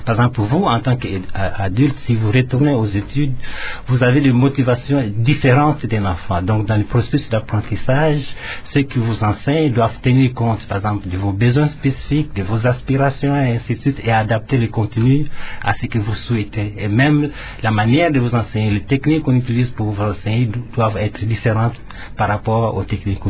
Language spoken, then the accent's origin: French; Lukula, Kongo Central, DR Congo; j'ai passé plutôt la plus grande partie de mon enfance à environ 70 km de là, à Lukula, qui est plutôt une petite ville ou un centre urbain.